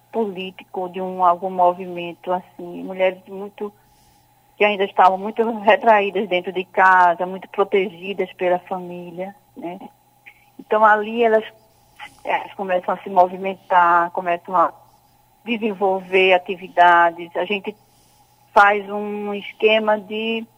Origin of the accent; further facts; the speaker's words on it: Pernambuco, Brazil; Eu sou aqui de Pernambuco